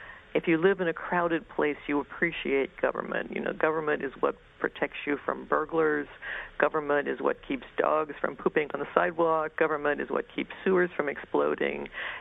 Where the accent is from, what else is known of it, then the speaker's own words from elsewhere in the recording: Ohio, United States; I mean, I come from Ohio, and I like Ohio a lot, but I can never remember studying Ohio history or saluting the Ohio flag.